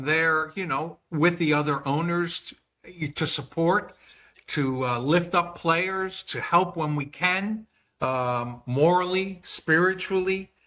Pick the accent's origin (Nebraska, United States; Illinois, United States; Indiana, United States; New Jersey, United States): New Jersey, United States; I'm from New Jersey, so I grew up loving sports all my life.